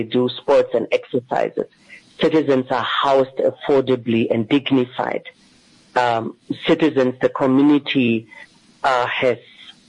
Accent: East Germany, Germany; I grew up in communism. I grew up in East Germany.

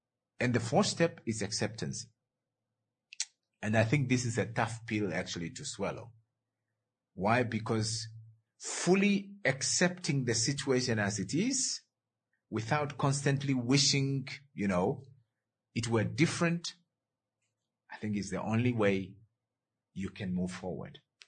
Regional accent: Ongwediva, Oshana, Namibia; And I know a young man in Ongwediva, that's my hometown, who failed actually grade 12 twice.

